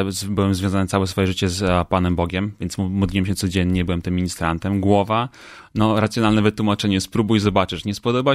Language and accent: Polish; Wrocław, Lower Silesian Voivodeship, Poland; moved away as an adult; now in United States; mówię bardzo dobrze po polsku, ponieważ urodziłem się we Wrocławiu, żyłem przez cały czas we Wrocławiu, byłem bardzo związany z tym, aż do 21 roku życia, kiedy już wyleciałem do Stanów Zjednoczonych